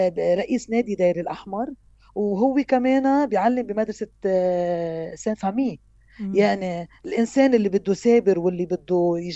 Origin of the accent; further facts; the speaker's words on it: Deir el Ahmar, Baalbek-Hermel, Lebanon; وانا مؤمنه انه التغيير الحقيقي ببلش من الاماكن الصغيره مثل ضيعتنا